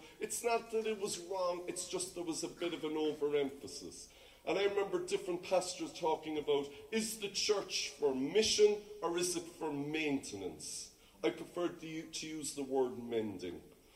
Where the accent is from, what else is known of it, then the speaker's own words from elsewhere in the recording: Cork, Munster, Ireland; accent: Cork; When I read some verses in the Bible, I can't say them in my lovely Cork accent.